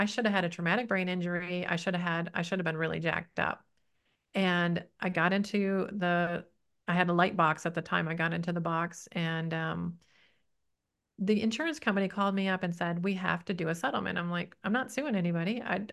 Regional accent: Detroit, Michigan, United States; I remember the first challenge with the egg was I grew up in Detroit.

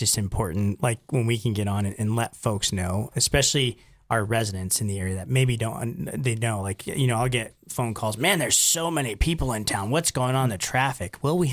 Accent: Dayton, Wyoming, United States; I grew up in the Tongue River Valley in Dayton

